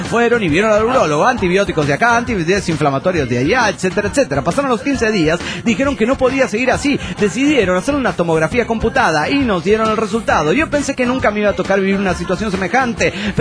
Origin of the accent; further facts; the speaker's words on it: Guadalajara, Jalisco, Mexico; en la foto sigue diciendo que soy de Jalapa, pero soy tapatío, cabrones.